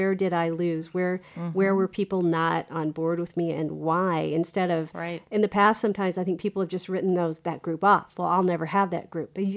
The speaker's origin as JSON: {"language": "English", "region": "Iowa", "country": "United States", "said": "I remember years ago when I first started as a journalist, I would tell people I was from Iowa"}